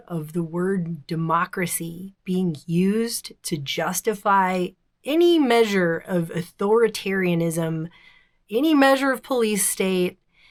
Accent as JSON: {"language": "English", "country": "United States", "said": "I'm not from Germany. I'm American"}